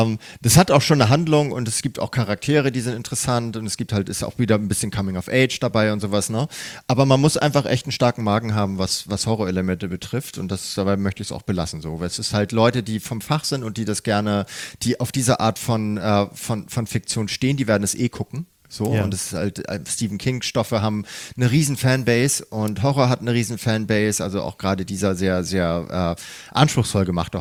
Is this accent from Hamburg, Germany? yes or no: yes; Hamburg, Germany; Hier bei uns in Hamburg sagt man Es.